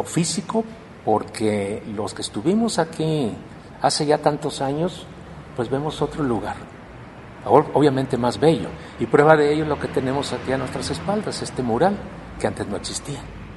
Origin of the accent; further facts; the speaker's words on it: Mexico; lo que necesitamos como verdaderos mexicanos